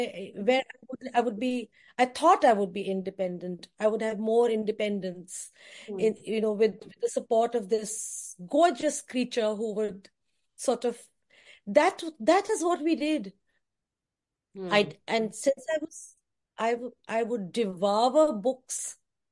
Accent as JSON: {"language": "English", "town": "Agra", "region": "Uttar Pradesh", "country": "India", "tie": "born or raised there", "said": "I grew up in Agra, and he sent me to Delhi University, where I studied English literature."}